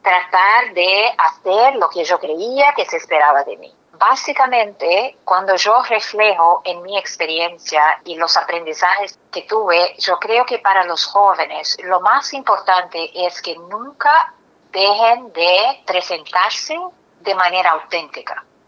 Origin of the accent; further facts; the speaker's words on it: Brazil; Spanish is a second language; now in United States; Yo vine a Estados Unidos muy joven y le cuento un poco de mi propia experiencia. Creciendo en Brasil, yo era una mujer brasileña. Llegué a Estados Unidos, inmediatamente la gente me dice que soy hispana.